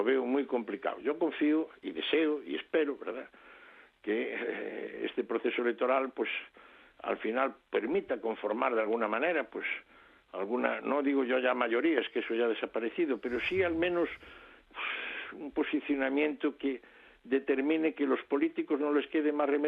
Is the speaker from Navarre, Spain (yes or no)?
no; Galicia, Spain; pues hay algo que yo como gallego, ¿verdad?, que siempre estamos pensando en la existencia de las meigas